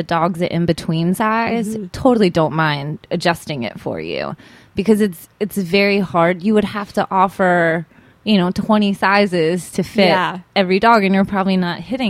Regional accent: Tennessee, United States; also born or lived in Alabama; We always had hunting dogs, you know, growing up in Tennessee. So I always had bigger dogs. And then when I was in Alabama

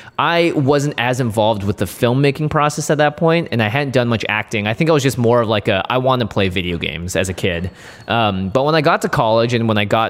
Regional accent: Seattle, Washington, United States; So I grew up in Seattle

